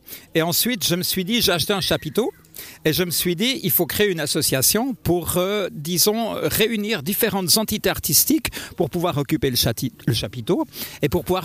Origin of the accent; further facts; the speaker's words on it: Bercher, Vaud, Switzerland; on vient du Gros-de-Vaud, d'accord, région hyper célèbre. Du côté des Chalands, on vient de Bercher, donc on est presque des régionales de l'étape